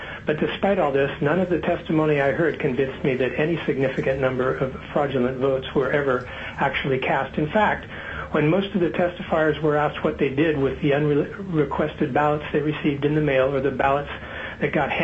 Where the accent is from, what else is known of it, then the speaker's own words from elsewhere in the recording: Sitka, Alaska, United States; I'm from Sitka, and I'm testifying on my own behalf.